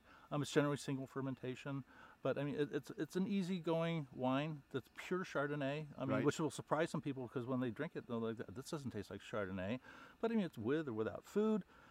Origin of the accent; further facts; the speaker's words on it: St. Louis, Missouri, United States; Well, I mean, I grew up in St. Louis in the Midwest